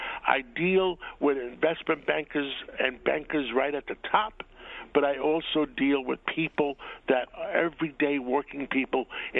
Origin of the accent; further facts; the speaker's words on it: New York, United States; And that describes me. I'm a New Yorker.